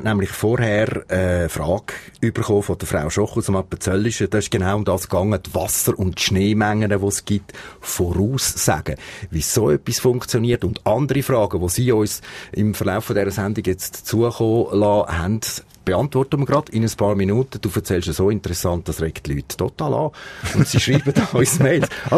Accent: Switzerland; Zum Beispiel habe ich etwas gefunden, 1480 da bei uns in der Schweiz.

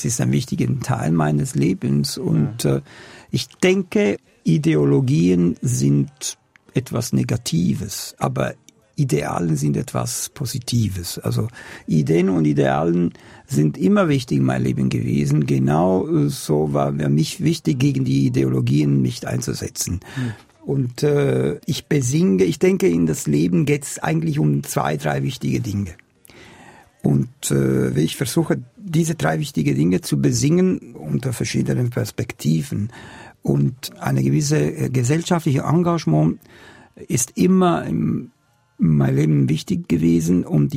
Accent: Italy; accent: Swiss; German is a second language; Aber in Deutschland, Sie denken alle, dass ich Schweizer bin, weil Sie erkennen meine helvetische Akzent in das Deutsche sofort und haben Leute, die mich nicht kennen, wären nie auf die Idee gekommen, dass ich Italiener bin

